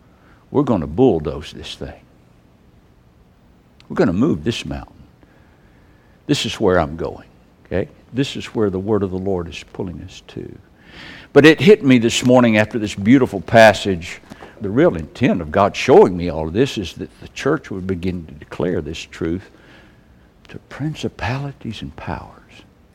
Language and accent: English; Hazelhurst, Mississippi, United States; born there; mother's arms in Hazelhurst, Mississippi. Front page of whatever the newspaper was down there. But I was born on January 1st